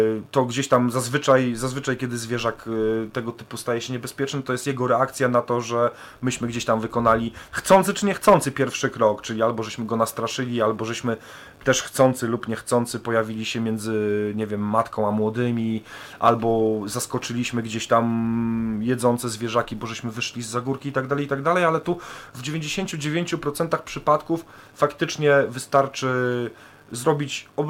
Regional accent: Toruń, Kuyavian-Pomeranian Voivodeship, Poland; Bo jestem z Torunia, więc Bory Tucholskie mam blisko, mam 70 km w Bory Tucholskie, więc to jest godzinka drogi i jestem na miejscu.

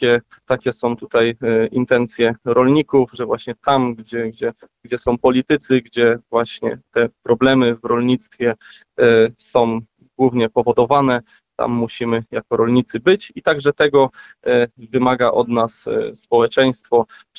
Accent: Warmian-Masurian Voivodeship, Poland; ja jestem tutaj z północy kraju, spod Elbląga

